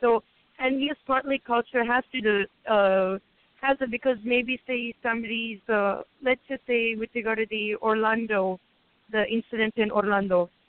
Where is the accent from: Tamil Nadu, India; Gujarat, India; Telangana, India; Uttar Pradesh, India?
Telangana, India; Hyderabad; born there; English is a second language; my background is Indian. I was born in India myself, so specifically from Hyderabad, which is southern India.